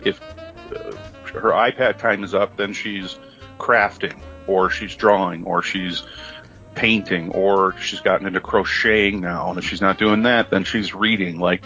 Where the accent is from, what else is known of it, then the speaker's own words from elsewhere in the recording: Midwest, United States; But, you know, growing up in the Midwest, you know, there's 6 months out of the year where it's, you know, really cold to go outside.